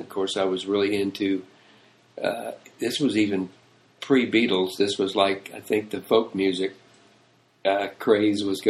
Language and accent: English; Memphis, Tennessee, United States